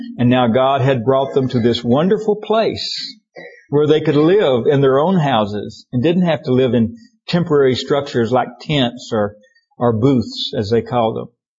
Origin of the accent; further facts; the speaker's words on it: Texas, United States; Where I grew up in East Texas, we called them brush arbors